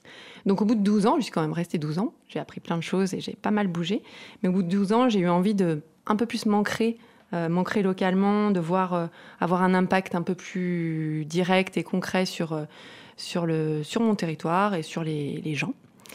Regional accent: Auvergne-Rhône-Alpes, France; Je suis originaire des monts du Lyonnais et je suis revenue y vivre il y a quelques années.

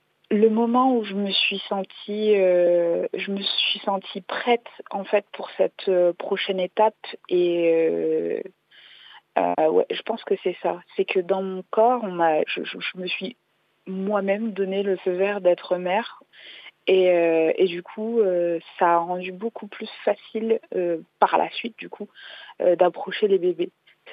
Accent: France; born there; je suis née ici en France, je suis l'aînée d'une fratrie.

